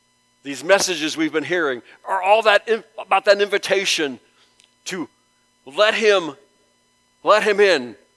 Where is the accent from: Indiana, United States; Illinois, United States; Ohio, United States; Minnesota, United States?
Ohio, United States; Youngstown; I grew up in Youngstown and was still living in my parents' home for a couple of months before I got my own place, my own apartment.